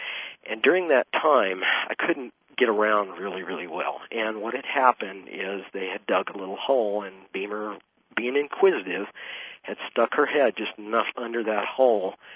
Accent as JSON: {"language": "English", "region": "New Mexico", "country": "United States", "tie": "born or raised there", "also_born_or_lived": "Pennsylvania", "said": "And you know, I was born in Pennsylvania, so, but I swear, I mean, I've been out here in the Southwest since I've been 4 years old. Now, we have four distinct seasons in New Mexico"}